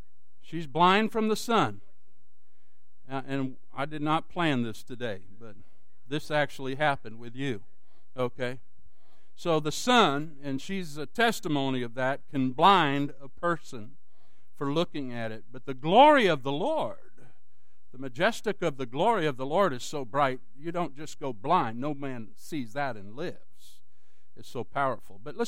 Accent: Dallas, Texas, United States; I was taught growing up in Dallas when the Cowboys were winning all the time with Roger Staubach and Tom Landry

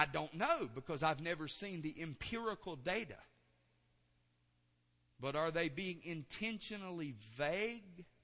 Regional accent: Maxton, North Carolina, United States; But if you want to know where I'm from, where I was raised in Maxton, actually out between Maxton and Laurinburg.

